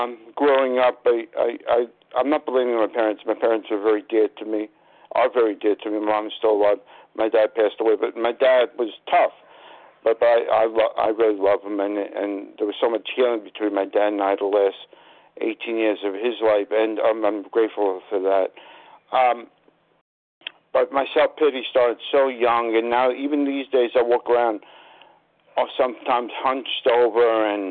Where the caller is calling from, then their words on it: Astoria, New York, United States; from Astoria, New York.